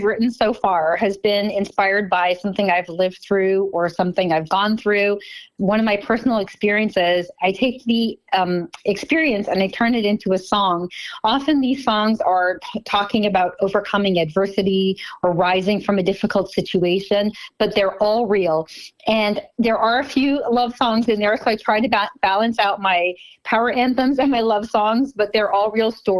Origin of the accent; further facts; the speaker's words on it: Montreal, Quebec, Canada; moved away as an adult; now in United States; So I grew up in Montreal, Canada. I lived there my whole entire life.